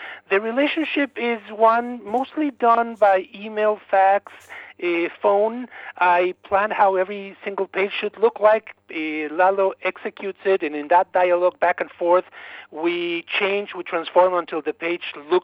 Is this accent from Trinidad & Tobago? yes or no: no; Mexico; English is a second language; now in United States; I am an immigrant from Mexico to the United States. I grew up with a very visual culture in the 1960s and 70s. Most of us young kids in Mexico did not read novels, but read comic strips